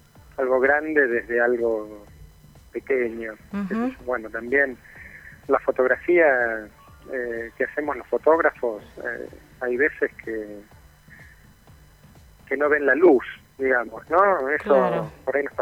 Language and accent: Spanish; La Plata, Buenos Aires Province, Argentina; now in Buenos Aires, Argentina; yo vivo en Buenos Aires, pero soy platense y cuando voy a La Plata veo como muchas cosas